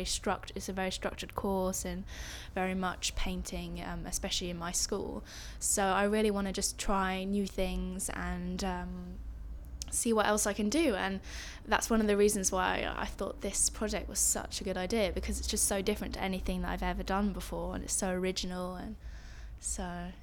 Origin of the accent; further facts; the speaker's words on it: London, United Kingdom; I was born in London, actually, in North London, and we moved out, I think, when I was about 11, so there was quite a big chunk of my childhood was spent in the city.